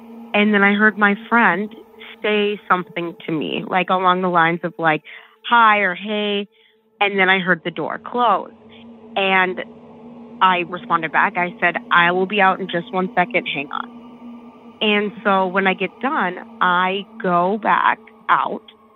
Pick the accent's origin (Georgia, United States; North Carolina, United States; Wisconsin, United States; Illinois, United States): Wisconsin, United States; Eau Claire; I am from Eau Claire, Wisconsin, but my story takes place in a small town that is not far from here.